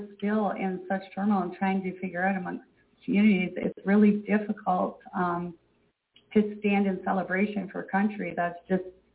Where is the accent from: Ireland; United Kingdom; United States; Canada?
Canada; we are not Canadian citizens here in Canada. We are actually Indians under the Indian Act.